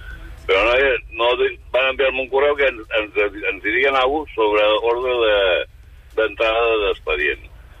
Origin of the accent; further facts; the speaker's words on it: Cervelló, Catalonia, Spain; De Cervelló.